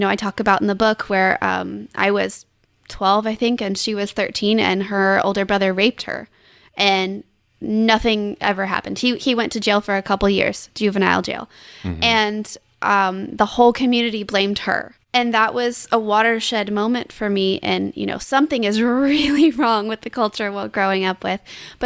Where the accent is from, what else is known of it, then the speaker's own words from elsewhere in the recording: Oklahoma, United States; Oklahoma. I was raised in Northwest Oklahoma, and we currently reside in Central Oklahoma. We came here on a scholarship to OU.